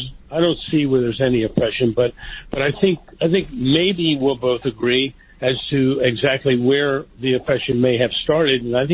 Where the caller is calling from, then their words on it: Bonita Springs, Florida, United States; And actually, I'm from Bonita Springs, Florida.